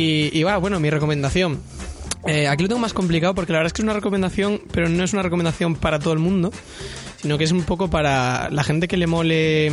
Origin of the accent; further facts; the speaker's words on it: Galicia, Spain; yo he estado de viaje por Galicia, por mi tierra